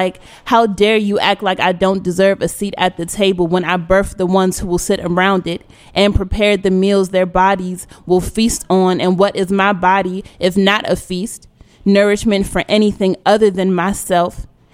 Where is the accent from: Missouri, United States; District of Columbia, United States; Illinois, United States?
District of Columbia, United States; Washington; also born or lived in Prince George's County; I'm 21. Mm-hmm. I'm from Southeast D.C.